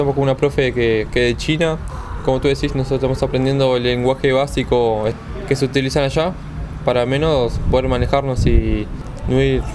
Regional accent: Artigas, Uruguay; now in Rivera, Uruguay; soy de Artigas, estudio acá en Rivera la licenciatura de Educación Física.

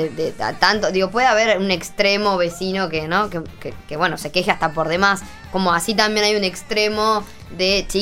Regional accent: Uruguay; uno que estaba acostumbrado como uruguayo a salir a las 3 de la mañana recién de la casa

